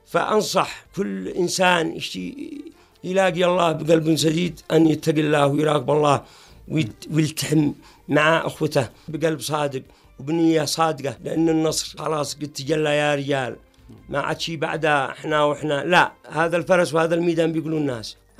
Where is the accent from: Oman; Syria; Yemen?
Yemen; إذا أنا يمني منكم فيكم مش مصدقني